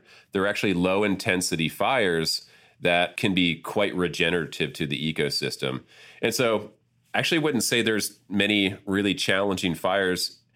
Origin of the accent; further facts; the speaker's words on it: Wheeling, West Virginia, United States; And I grew up in Wheeling, West Virginia, along the Ohio River. And so I spent some time in the creeks and streams that flowed into the Ohio R